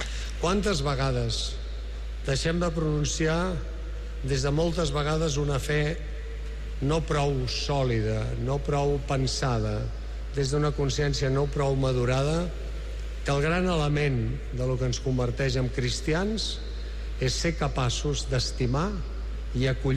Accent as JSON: {"language": "Catalan", "town": "Barcelona", "region": "Catalonia", "country": "Spain", "said": "com a bons barcelonins"}